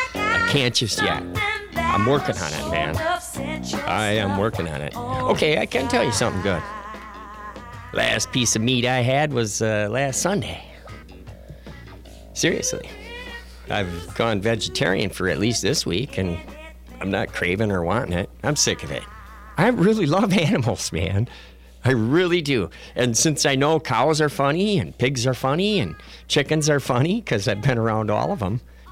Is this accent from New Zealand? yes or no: no; United States; as an American citizen, I would probably find myself quite embarrassed meeting people from other places